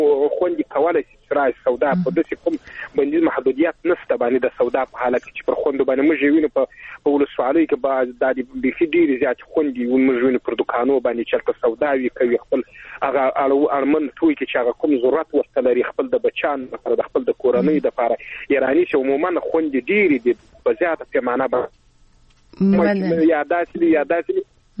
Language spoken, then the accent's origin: Pashto; Helmand, Afghanistan; د هلمند نړۍ کې وله ده